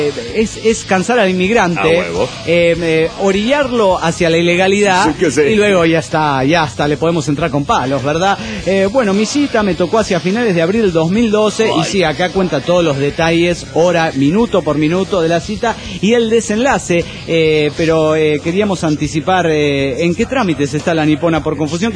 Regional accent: Guadalajara, Jalisco, Mexico; de Guadalajara, Jalisco, México.

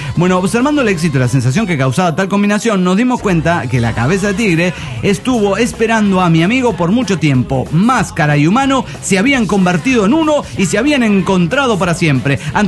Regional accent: Costa Rica; de Tiquicia, pura vida, maes.

